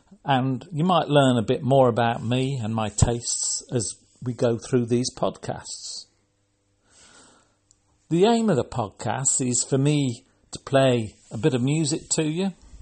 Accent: Solihull, West Midlands, United Kingdom; born there; I was born in 1962 in Solihull near Birmingham.

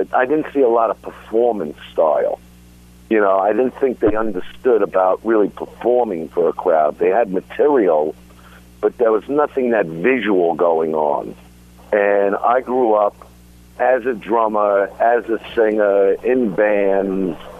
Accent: Brooklyn, New York, United States; Like, if you were my girlfriend, I go, do you understand I'm from Brooklyn?

